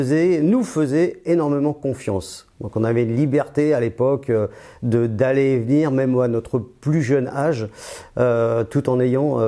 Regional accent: Paris, Île-de-France, France; moi je suis né au 4e arrondissement à Bastille. Donc je suis un titi de la Bastoche et je suis resté à l'âge où j'ai 59 ans, je suis toujours resté à la Bastille.

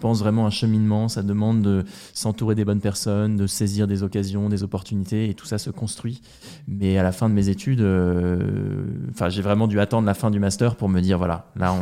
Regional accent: Normandy, France; born there; C'est sûr que moi, je ne suis pas né au Canada, je suis né en Normandie, je connais bien la pluie, un peu moins bien la neige.

